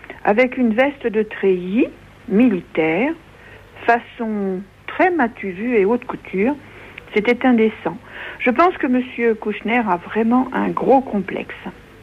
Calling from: Île-de-France, France; des Yvelines.

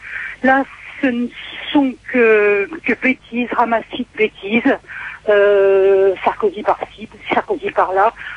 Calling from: Réunion; Moi, j'habite La Réunion.

